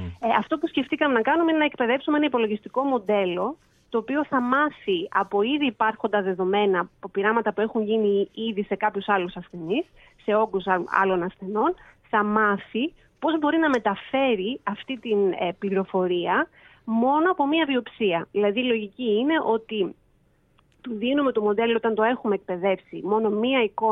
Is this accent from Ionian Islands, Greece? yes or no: yes; Corfu, Ionian Islands, Greece; moved away as an adult; now in Switzerland; γεννήθηκα και μεγάλωσα στην Κέρκυρα. Σπούδασα στην Πάτρα